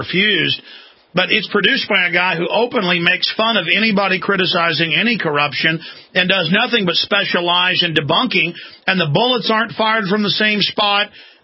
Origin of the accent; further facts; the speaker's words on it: Dallas, Texas, United States; And this is in Dallas, my hometown. I was born in Parkland, where they took Kennedy